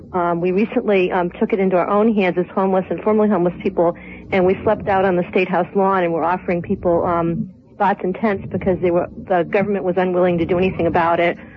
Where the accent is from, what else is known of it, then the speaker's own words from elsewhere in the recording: Rhode Island, United States; I'm from Rhode Island.